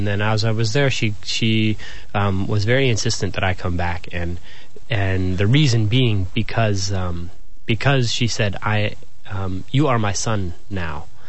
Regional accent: Seattle, Washington, United States; born there; I was born here in Seattle, and I'm very familiar with the city

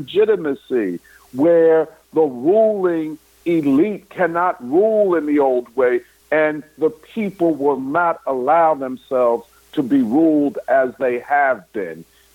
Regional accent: Philadelphia, Pennsylvania, United States; I mean, in North Philadelphia, you know, my hometown, my heart, North Philadelphia

